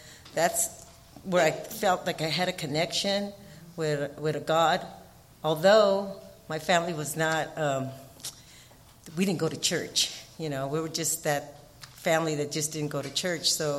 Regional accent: Los Angeles, California, United States; I was born in Los Angeles in the old General Hospital. If anybody's from LA, you'll know exactly where that's at. I was raised in East Los Angeles.

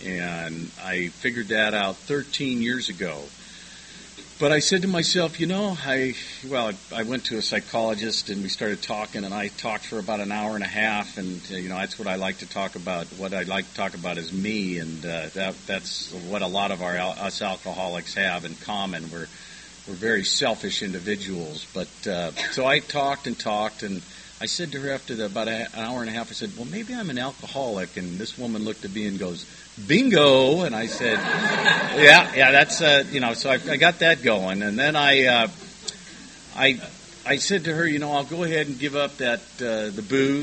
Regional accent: La Jolla, California, United States; I grew up in La Jolla, PB.

